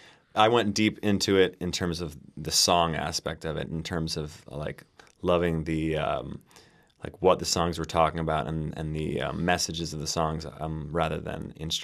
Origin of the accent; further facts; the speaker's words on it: New York, United States; growing up in New York, I always considered jazz to be more related to fast licks and saxophone playing.